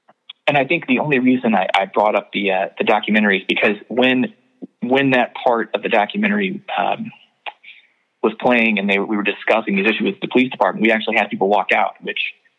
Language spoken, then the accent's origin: English; Knoxville, Tennessee, United States; I thought at one place I felt safe screening the documentary was in Knoxville, my hometown, because it's not, you know, I knew a lot of people there.